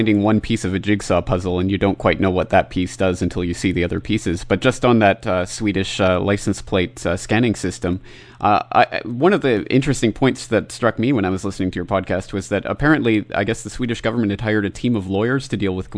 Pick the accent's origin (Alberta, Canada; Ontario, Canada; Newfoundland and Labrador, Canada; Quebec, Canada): Alberta, Canada; Calgary; Even just from my hometown of Calgary, Canada, I recently had a news story pop up.